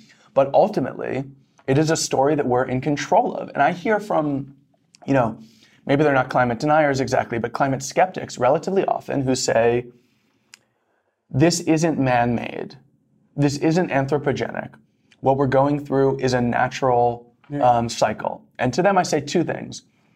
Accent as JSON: {"language": "English", "region": "New York", "country": "United States", "tie": "born or raised there", "said": "I'm a child of the 90s. I grew up in New York in the 90s."}